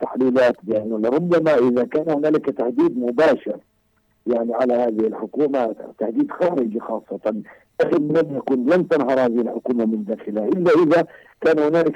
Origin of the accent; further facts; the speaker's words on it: West Bank, Palestine; تحدي إلينا كفلسطينيين في الضفة الغربية